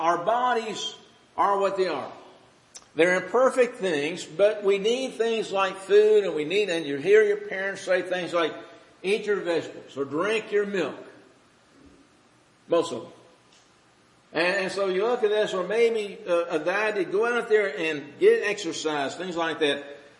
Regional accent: Kentucky, United States; I grew up in Kentucky, that my grandpa grew tobacco, my dad grew tobacco, I worked in tobacco

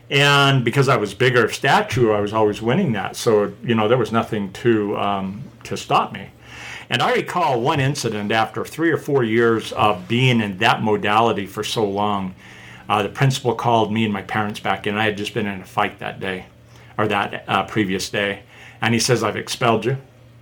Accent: Ogden, Utah, United States; I'm from Ogden, Utah.

